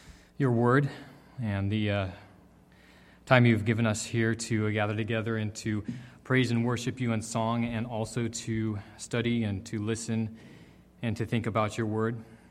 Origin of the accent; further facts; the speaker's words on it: Santa Cruz, California, United States; I grew up in Santa Cruz, and I never once touched marijuana.